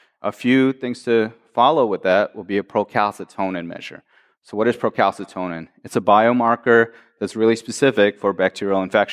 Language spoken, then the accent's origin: English; Michigan, United States; I am from Michigan, after all.